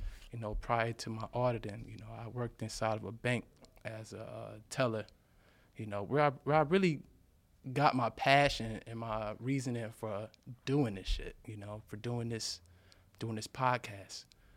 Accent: Rochester, New York, United States; You know, I graduated from Norfolk State University. I'm from Rochester, New York. You know, majored in accounting.

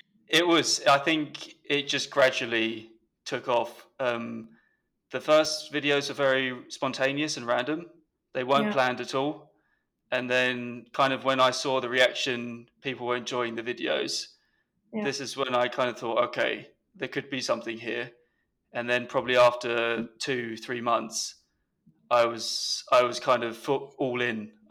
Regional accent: England, United Kingdom; Yeah, so I started playing when I was growing up in England in the school.

